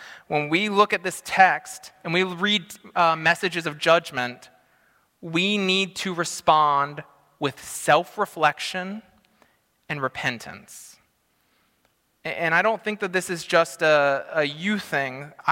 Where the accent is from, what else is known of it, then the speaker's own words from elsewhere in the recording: United States; Now, as an American, I have no idea why they do that, but just make a bigger bus, I guess.